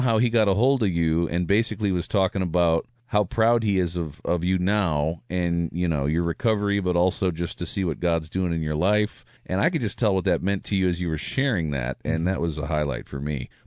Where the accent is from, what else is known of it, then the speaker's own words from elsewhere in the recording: Ottawa, Illinois, United States; We grew up in the same general area. I'm from Ottawa, Illinois, and he's from Morris.